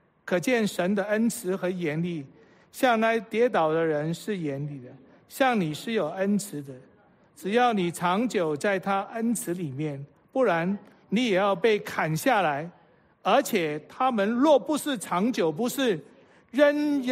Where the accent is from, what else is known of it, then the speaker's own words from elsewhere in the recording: China; 我们中国人经常说，哎，你吃过饭了没有啊？